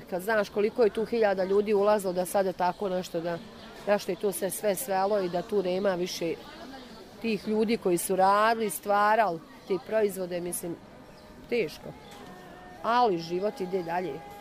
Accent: Banja Luka, Republika Srpska, Bosnia & Herzegovina; iz Banja Luke.

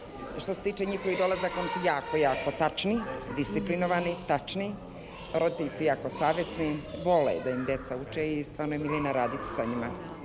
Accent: Serbia; moved away; koreograf sam, inače profesionalna i došla sam iz Srbije prije 2 godine.

